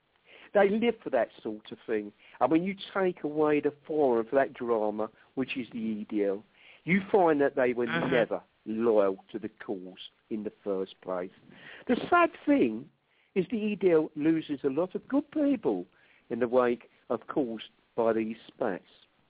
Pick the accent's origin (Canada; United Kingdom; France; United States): United Kingdom; England; Don't forget, we are English and black humour comes naturally to us.